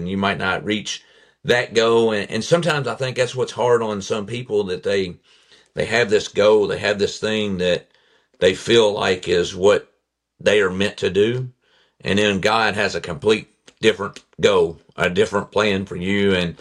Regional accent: Utica, Kentucky, United States; born or raised there

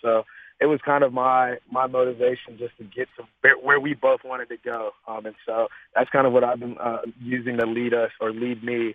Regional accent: Texas, United States; Yeah, I grew up in Texas my whole life. And so I've always wanted to get out of the state of Texas

